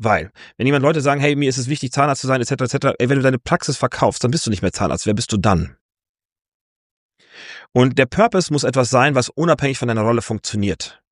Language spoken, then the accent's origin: German; Fulda, Hesse, Germany; Ich komme ja aus Fulda ursprünglich, also bin da aufgewachsen.